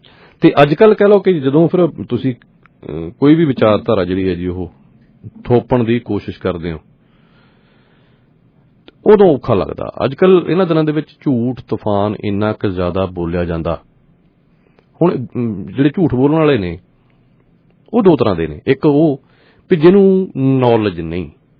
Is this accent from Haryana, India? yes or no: no; Punjab, India; ਕਿਉਂਕਿ ਜਿਹੜੇ ਅਸੀਂ ਪੰਜਾਬੀ ਹਾਂ ਨਾ, ਜਾਂ ਫਿਰ ਆਪਾਂ ਭਾਰਤੀ ਹਾਂ